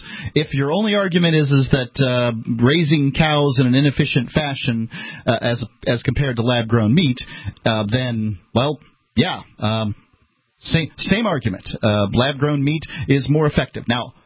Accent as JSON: {"language": "English", "region": "Florida", "country": "United States", "said": "That's what I'm from Florida, and we were taught to do that."}